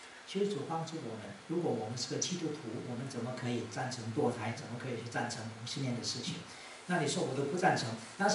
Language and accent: Chinese; Malaysia; 我们在马来西亚长大的时候呢